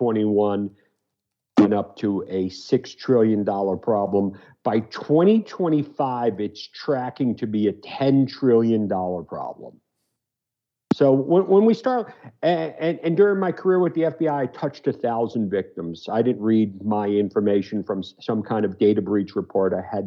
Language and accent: English; New York City, New York, United States; now in Nashville, United States; I'm from New York City. I've been living in Nashville for about 16 years, married to a Southerner.